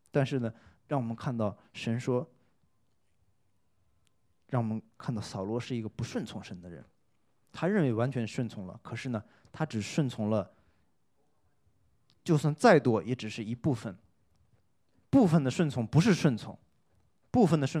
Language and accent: Chinese; China; 我们中国人是百事孝为先，在日本的话，虽然我们是邻国